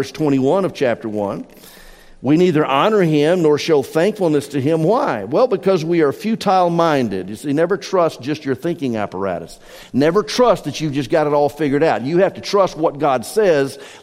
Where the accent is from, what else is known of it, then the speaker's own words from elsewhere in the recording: the South, United States; I was born and raised in the South